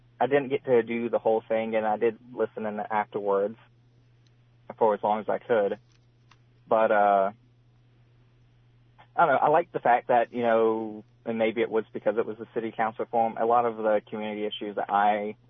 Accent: Virginia, United States; Well, I was born in West Virginia, but I don't remember growing up there. I remember my first distinct memory in Virginia, and then I've kind of been all around Virginia.

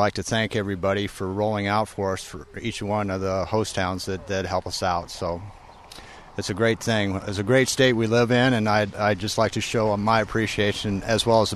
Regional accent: Muscatine, Iowa, United States; I'm from Muscatine, Iowa.

